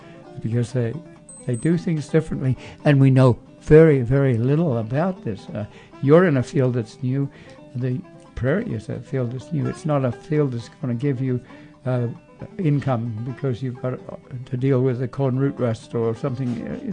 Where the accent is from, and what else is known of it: Australia